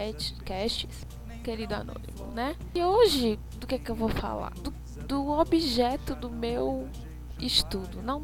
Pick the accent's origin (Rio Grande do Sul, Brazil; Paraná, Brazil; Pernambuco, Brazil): Pernambuco, Brazil; Recife; não, não sou daqui, sou de Recife.